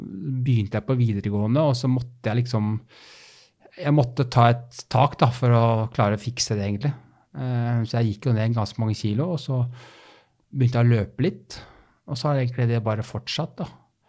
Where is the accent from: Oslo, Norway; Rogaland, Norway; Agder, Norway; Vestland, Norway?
Oslo, Norway; also born or lived in Bærum; jeg er født på Bærum sykehus, og har egentlig bodd i Bærum Oslo hele tiden, faktisk.